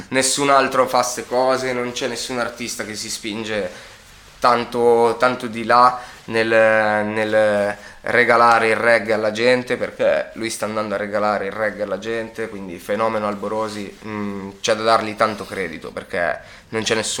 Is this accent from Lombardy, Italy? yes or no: yes; Buccinasco, Lombardy, Italy; io vengo da Buccinasco, una piccola città, piccolo paesino a Milano, nel sud di Milano